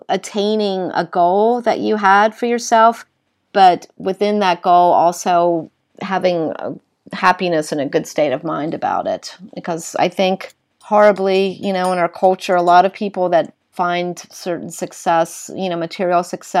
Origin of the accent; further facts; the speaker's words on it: North Carolina, United States; All these passions, some of which I had as a young girl growing up in North Carolina, I was literally able to materialize into projects